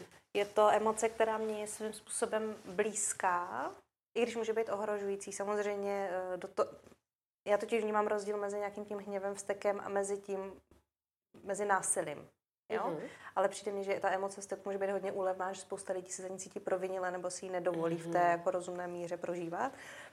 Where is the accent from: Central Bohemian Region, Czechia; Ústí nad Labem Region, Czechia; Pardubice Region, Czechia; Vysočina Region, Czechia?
Vysočina Region, Czechia; já jsem se přivdala z Vysočiny do rodiny Moraváků, kteří jsou fakt echt moravský